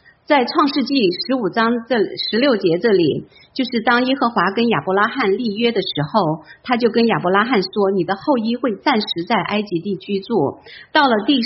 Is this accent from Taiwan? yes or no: no; China; 为什么不拣选我们中国人？